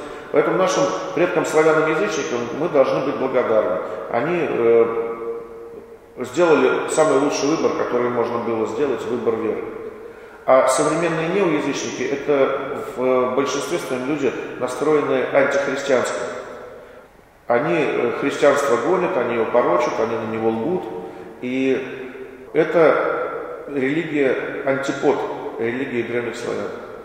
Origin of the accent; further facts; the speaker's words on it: Tver, Tver Oblast, Russia; У нас в Твери, вот, карел же очень много живет, я из Твери сам.